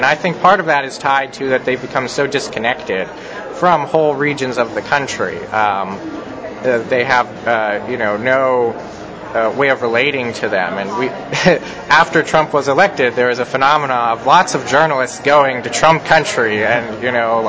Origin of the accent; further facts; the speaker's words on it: Pittsburgh, Pennsylvania, United States; I'm from Pittsburgh, which has a super zip.